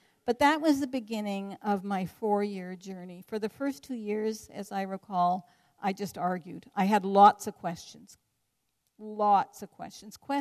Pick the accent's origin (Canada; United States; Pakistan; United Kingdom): Canada; Before that, I thought, I'm Canadian, I must be Christian. Don't know if I believe in God, but I'm Canadian, so that must make me a Christian.